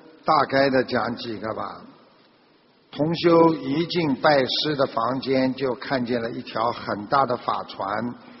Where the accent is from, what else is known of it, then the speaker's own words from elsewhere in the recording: Beijing, China; 我是北京的弟子，以前我修密宗的